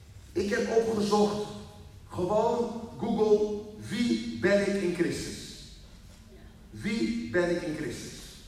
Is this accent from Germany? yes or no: yes; Germany; now in Netherlands; alleen jammer dat ik uit Duitsland kom, weet je wel?